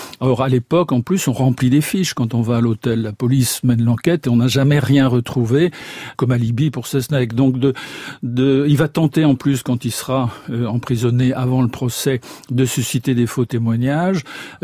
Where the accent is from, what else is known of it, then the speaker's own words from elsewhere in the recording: Brittany, France; je le dis en tant que Breton